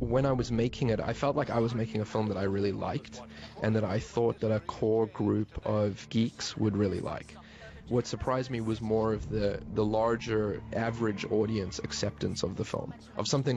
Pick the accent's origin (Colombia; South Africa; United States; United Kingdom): South Africa; Johannesburg, Gauteng; But Johannesburg was where I grew up.